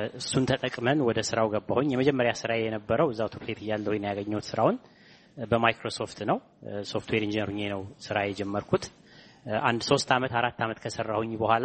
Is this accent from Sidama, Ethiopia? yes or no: no; Amhara, Ethiopia; moved away as an adult; እኔ ተወልጄ ያደግኩት ወሎ ውስጥ ነው፣ ደቡብ ወሎ ተንታ የሚባል አካባቢ።